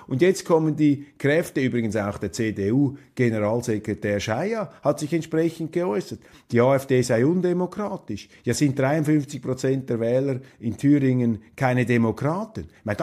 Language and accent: German; Switzerland; Also ich finde das als Schweizer einen ungeheuerlichen Satz